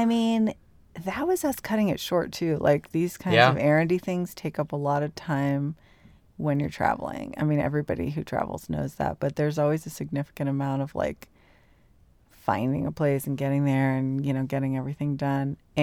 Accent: Boulder, Colorado, United States; Boulder's my hometown, so we've been going back there for ever since we've been together for almost 20 years, and of course I've been going back even longer than that.

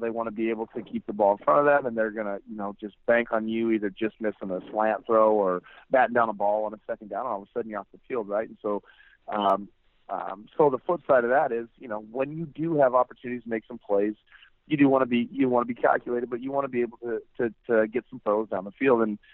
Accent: Oregon, United States; Well, I grew up in Oregon, so I have a Pacific Northwest resident card that gets me around this part.

